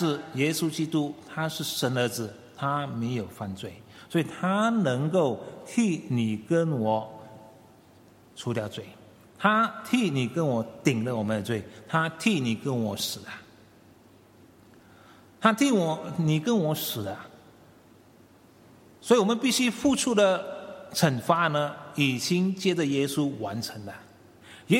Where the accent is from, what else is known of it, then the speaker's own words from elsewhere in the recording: China; 所以我们中国人呢很怕死